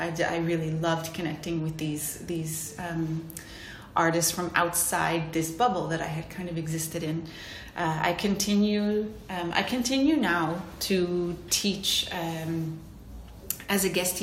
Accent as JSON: {"language": "English", "town": "Vancouver", "region": "British Columbia", "country": "Canada", "lives_now": "Montreal, Canada", "said": "I am originally from Vancouver. I moved to Montreal 26 years ago"}